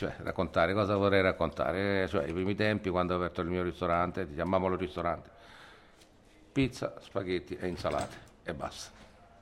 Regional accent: Rome, Lazio, Italy; io sono romano di 7 generazioni

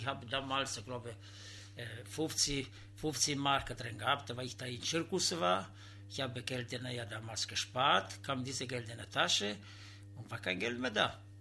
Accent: Italy; now in Germany; ich habe meine Enkelkinder hier und ich will nicht zurückgehen nach Italien, weil ich habe meine Rente hier

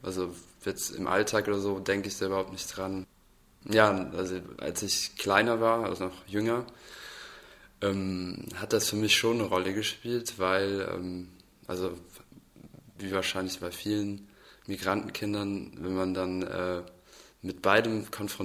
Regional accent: Cologne, North Rhine-Westphalia, Germany; da, wo ich aufgewachsen bin, also in Zollstock, da gab es zu der Zeit, glaube ich, was weiß ich, so in den 80ern oder so, wahrscheinlich noch nicht so viele dunkelhäutige Kinder.

